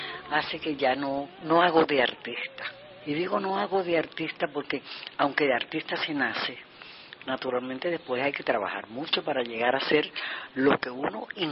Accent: Cuba; Así que, pero yo me quedé aquí, porque a mí de aquí no me saca nadie.

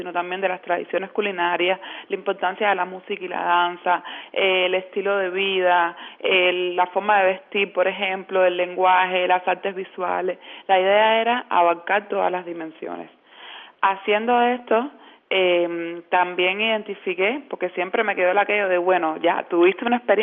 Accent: Guanabacoa, Havana, Cuba; Yo y José Luis, mi cofundador, somos aquí de Guanabacoa. Por todos es conocido que Guanabacoa es la cuna de la cultura afrocubana, la cuna de la santería.

